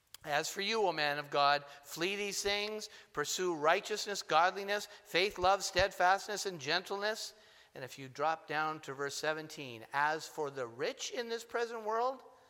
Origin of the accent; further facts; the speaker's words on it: Thunder Bay, Ontario, Canada; also born or lived in Sault Ste. Marie; I'm from Thunder Bay, 10 years in ministry there, 6 years in Sault Ste. Marie, and another 5 years here.